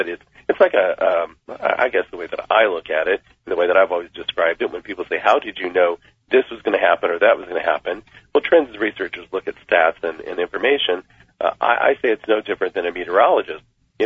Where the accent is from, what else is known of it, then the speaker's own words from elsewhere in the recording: United States; born there; I was born in the United States. I'm a U.S. citizen.